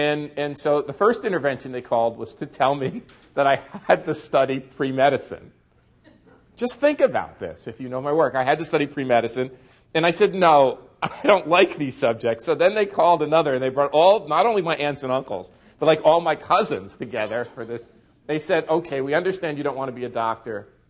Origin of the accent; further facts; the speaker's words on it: North Arlington, New Jersey, United States; also born or lived in Newark; I'm Italian-American. My grandparents came to the United States. I was born in Newark, and my parents migrated to North Arlington, smack dab in the heart of Sopranos country.